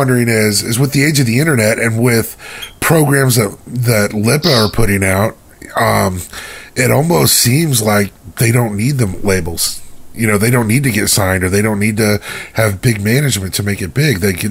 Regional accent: United States; I'm an American and I've got nothing but the utmost pride for the music that my country's put out.

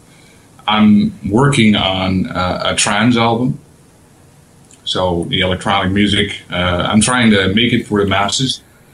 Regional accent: Netherlands; Yes. My home country.

